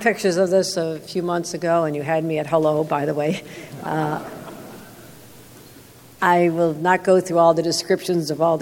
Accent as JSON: {"language": "English", "town": "Buffalo", "region": "New York", "country": "United States", "tie": "born or raised there", "said": "I've got 3,000 in my hometown in Buffalo."}